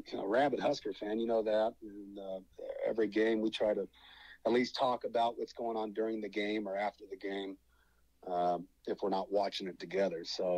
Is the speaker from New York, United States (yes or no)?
no; Fort Collins, Colorado, United States; He lives in Colorado, where I live. We're both from Fort Collins.